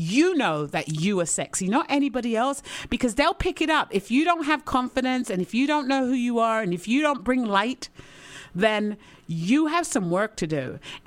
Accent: England, United Kingdom; I'm a woman, I'm a black woman, I'm tall, I'm English

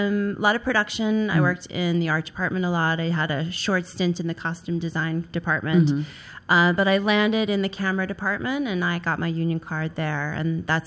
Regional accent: New York City, New York, United States; So I'm born and raised here in New York City. I grew up on 92nd West End.

